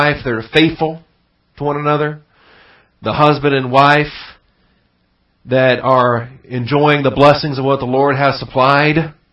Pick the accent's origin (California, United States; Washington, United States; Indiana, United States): Washington, United States; now in Texas, United States; One of the blessings we have, of course, I grew up in Washington State, and most of our, in fact, our state is virtually powered by hydroelectric power.